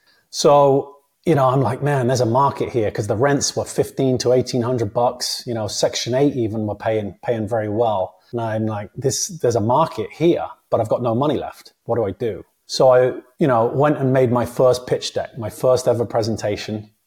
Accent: England, United Kingdom; I grew up in England, single mom, 3 boys on welfare.

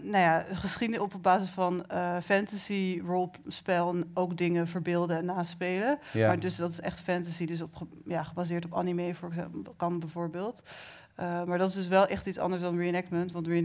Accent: Netherlands; Ze wilde mij natuurlijk als Nederlander, want ik ben Nederlander en wit, dus dat ziet er mooi uit.

